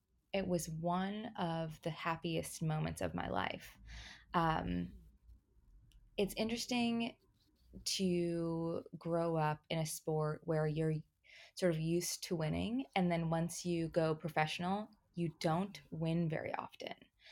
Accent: Illinois, United States; I grew up in Illinois and am a dual citizen with the U.S. and Jamaica.

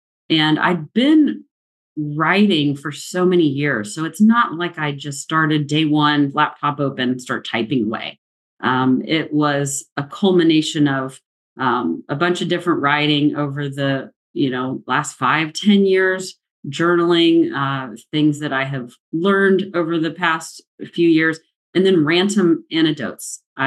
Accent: Midland, Texas, United States; now in Austin, United States; I moved here when I was 17, but I grew up in Midland, Texas, and then moved here in the middle of my junior year in high school because of my dad's job.

